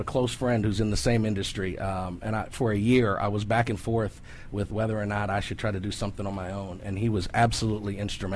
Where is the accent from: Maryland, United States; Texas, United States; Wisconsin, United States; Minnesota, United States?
Maryland, United States; Silver Spring; also born or lived in Washington, D.C.; Born in D.C., raised in Silver Spring, Maryland.